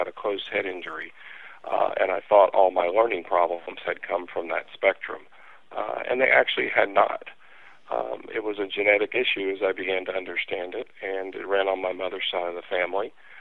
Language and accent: English; Texas, United States; Growing up in Texas, it wasn't always the most comfortable place to be. It's always pretty hot here.